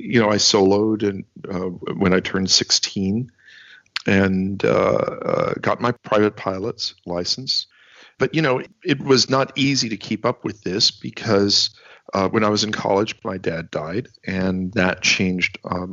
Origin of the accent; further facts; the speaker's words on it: New York City, New York, United States; Which is no small feat when you consider I grew up in New York City.